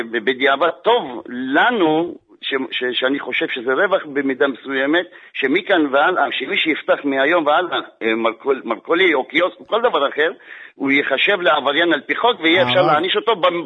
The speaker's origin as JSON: {"language": "Hebrew", "town": "Rishon LeZion", "region": "Central District", "country": "Israel", "tie": "born there", "said": "אבל אתה מבין שאני נולדתי בראשון לציון"}